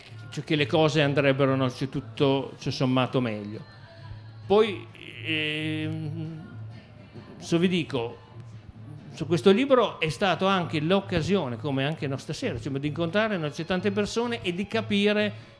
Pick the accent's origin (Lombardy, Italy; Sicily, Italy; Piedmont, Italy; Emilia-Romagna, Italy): Sicily, Italy; Trapani; anch'io sono di Trapani come il presidente della mia associazione